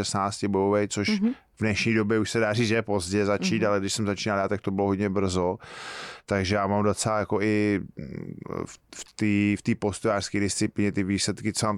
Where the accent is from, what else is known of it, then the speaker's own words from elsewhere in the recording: Cheb, Karlovy Vary Region, Czechia; jsem byl původem, jsem z Chebu, ze západu, a tam byla prostě i němčina